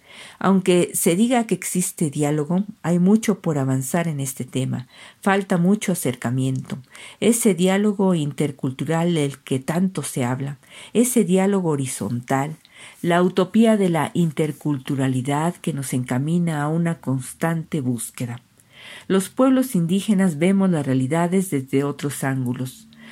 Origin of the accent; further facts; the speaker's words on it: Mexico; la cultura que llegó a decirnos que somos mexicanos